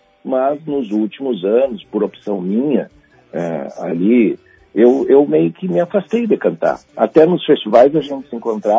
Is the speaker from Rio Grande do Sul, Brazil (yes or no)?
yes; Taquara, Rio Grande do Sul, Brazil; Eu sou natural de Taquara.